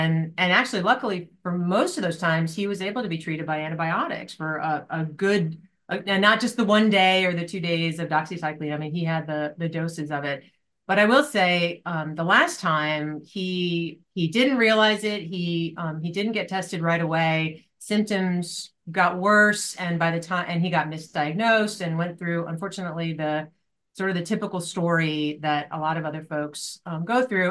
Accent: Poughkeepsie, New York, United States; So I grew up, born and raised in Poughkeepsie. My family are all still there, still in the same house that I grew up in on a lovely 5 acre rolling hill wooded area.

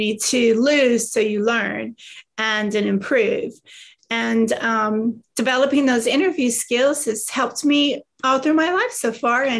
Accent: Texas, United States; also born or lived in Tulsa, Oklahoma; So I was born in Tulsa, Oklahoma, but as the saying goes, we got to Texas as fast as we could.

